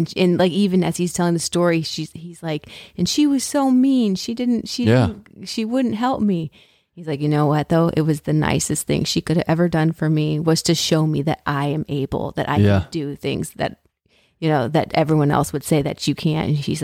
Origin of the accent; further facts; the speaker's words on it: Torrington, Connecticut, United States; We had ski club in Connecticut. I grew up in Torrington, Connecticut.